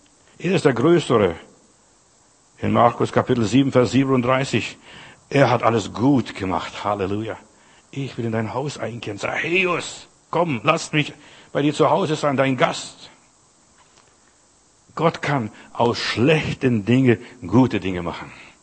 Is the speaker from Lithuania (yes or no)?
yes; Windenburg, Klaipėda County, Lithuania; Bei uns, wo ich herkomme, Windenburg, das ist am Kurischen Haff